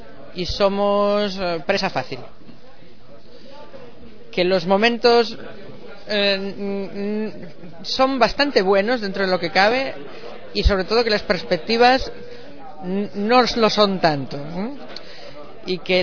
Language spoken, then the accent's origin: Spanish; A Coruña, Galicia, Spain; De Galicia, de la esquina, del córner, justo antes de caer al mar.